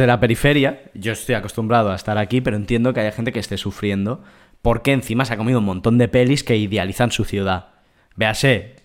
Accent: Terrassa, Catalonia, Spain; Yo soy un aborigen de Tarrasa. Yo acepto esta realidad gris en la que vivo.

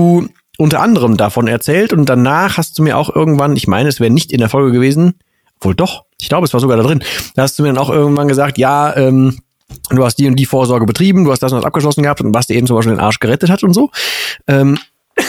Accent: Breckerfeld, North Rhine-Westphalia, Germany; ich komme aus Breckerfeld Richtung Sauerpott.

